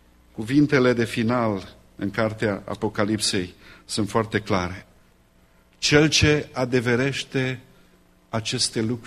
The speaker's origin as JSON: {"language": "Romanian", "country": "Romania", "said": "Pentru că suntem români și ne place poezia și cântarea, închei cu versurile din cântarea aceea."}